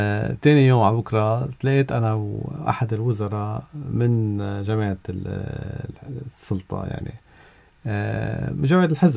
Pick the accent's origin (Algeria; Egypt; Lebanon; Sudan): Lebanon; في محل كلبنانية ما فينا نطلع من بعض.